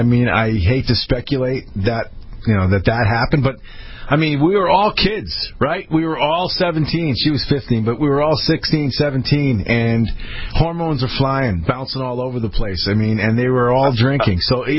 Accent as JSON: {"language": "English", "region": "Connecticut", "country": "United States", "said": "Arthur is from my home state, the land of the highest taxes in the country, Connecticut."}